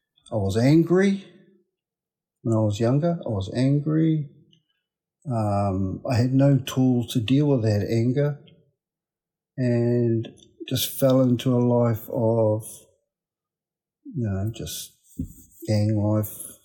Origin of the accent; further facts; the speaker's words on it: Taranaki, New Zealand; also born or lived in East Coast; I just said I was from Taranaki.